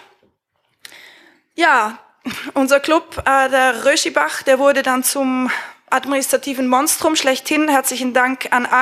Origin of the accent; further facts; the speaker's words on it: Zurich, Switzerland; ich bin aus Zürich